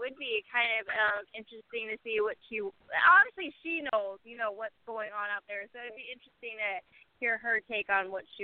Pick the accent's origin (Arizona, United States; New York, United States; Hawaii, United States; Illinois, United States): Arizona, United States; Phoenix; No, you know, I'm from Phoenix, so, I mean, I'm part Spanish. I'm part Hispanic by where I live, for sure.